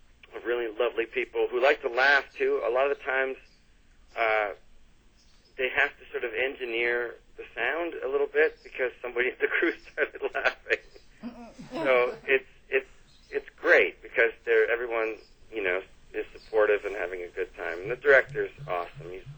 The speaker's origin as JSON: {"language": "English", "town": "Toronto", "region": "Ontario", "country": "Canada", "tie": "born or raised there", "said": "I grew up in Toronto."}